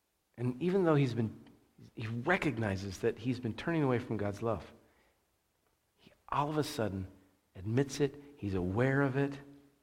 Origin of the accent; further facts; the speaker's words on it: Moscow, Idaho, United States; I grew up in Moscow